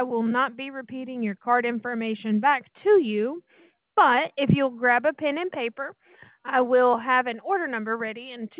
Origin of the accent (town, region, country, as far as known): Texas, United States